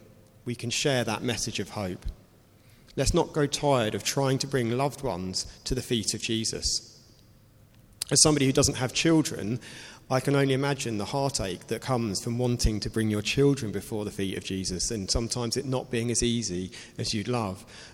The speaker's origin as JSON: {"language": "English", "country": "United Kingdom", "said": "As British people, and particularly a few months ago, we highlighted this during the Queen's lying in state, we are very good at queuing."}